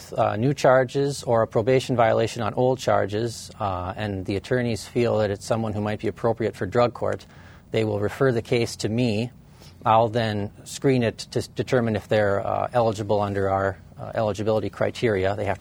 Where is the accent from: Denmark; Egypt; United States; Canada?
United States; Mandan, North Dakota; I'm from Mandan, North Dakota, originally, born and raised there, graduated from high school in Mandan